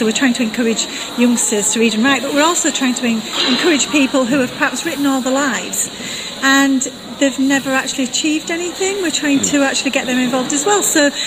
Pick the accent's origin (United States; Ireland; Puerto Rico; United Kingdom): United Kingdom; Yorkshire and the Humber; We come from West Yorkshire.